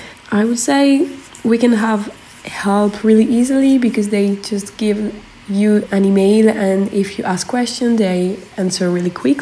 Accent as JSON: {"language": "English", "country": "Switzerland", "said": "I come from Switzerland and I'm studying languages, so linguistics and literature in English, but also in German."}